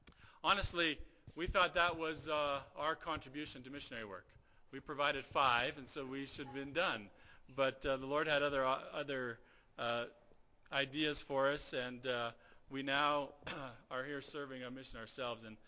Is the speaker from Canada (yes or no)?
yes; Alberta, Canada; now in Orem, United States; As was stated, we are from Alberta, Canada. We have been serving here in the Orem, Utah mission since the end of June of last year, so just about a year.